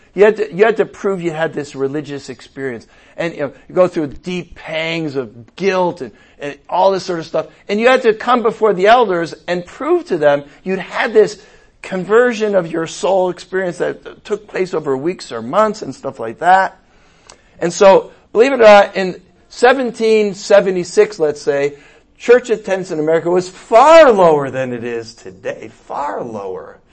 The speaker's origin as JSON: {"language": "English", "region": "New England", "country": "United States", "tie": "born or raised there", "said": "I grew up in New England. We have those things."}